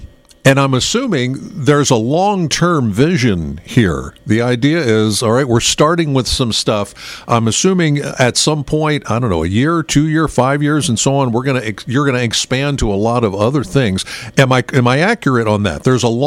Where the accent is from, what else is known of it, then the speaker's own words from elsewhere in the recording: Penns Valley, Pennsylvania, United States; I'm from Penns Valley. Penns Valley has kids that go there, Belfont, Bald Eagle, and so on.